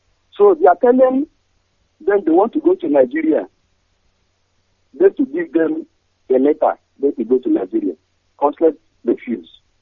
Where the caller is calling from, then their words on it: Hong Kong; I'm calling from Hong Kong.